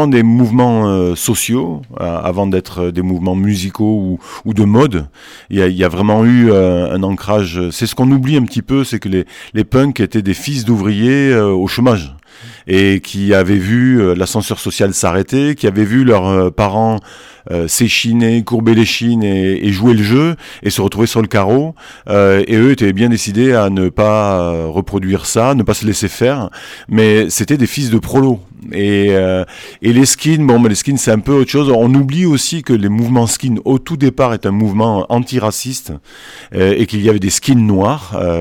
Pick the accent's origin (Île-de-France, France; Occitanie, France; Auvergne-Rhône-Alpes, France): Occitanie, France; J'avais 11 ans, je venais du Comminges profond